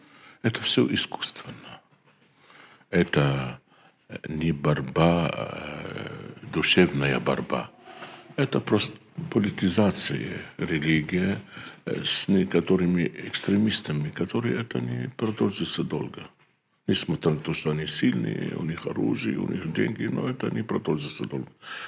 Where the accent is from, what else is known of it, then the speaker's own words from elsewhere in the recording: Lebanon; Russian is a second language; Знаете, я из Ливана.